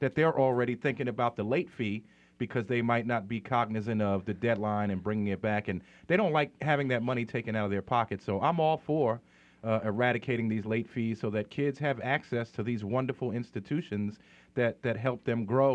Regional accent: New York City, New York, United States; Well, you know, growing up in New York City as a low-income kid, the library was a magical place for me.

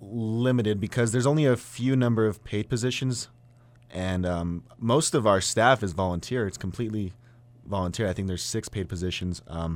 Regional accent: Santa Fe, New Mexico, United States; I'm from Santa Fe, and UNM doesn't offer a program like News 22.

